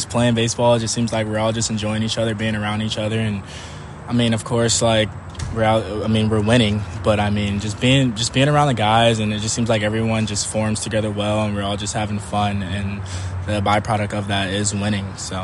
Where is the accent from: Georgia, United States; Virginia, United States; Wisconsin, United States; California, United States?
Georgia, United States; Atlanta; Yeah, I love Atlanta. I miss it a little bit. Pretty much played baseball growing up in Atlanta.